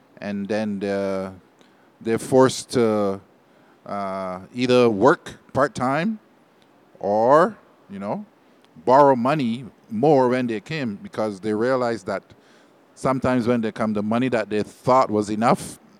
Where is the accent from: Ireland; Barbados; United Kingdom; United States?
Barbados; now in Canada; I'm originally from Barbados, and back in Barbados there's no one there really to explain how money works.